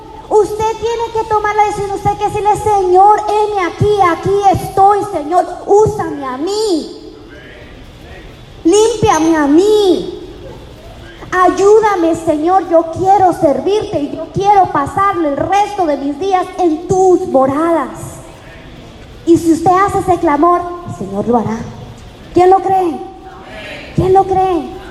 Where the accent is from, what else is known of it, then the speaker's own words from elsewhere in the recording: Cali, Valle del Cauca, Colombia; Yo soy de Cali, Colombia, y ya bailan mucha salsa.